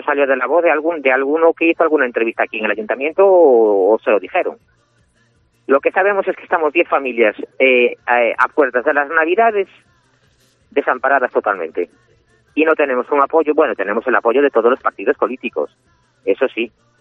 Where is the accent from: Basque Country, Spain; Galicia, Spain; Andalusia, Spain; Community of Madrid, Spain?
Galicia, Spain; Ferrol; nosotros somos de aquí, de Ferrol, de toda la vida, de Ferrol, en Parralanos, nados en Ferrol.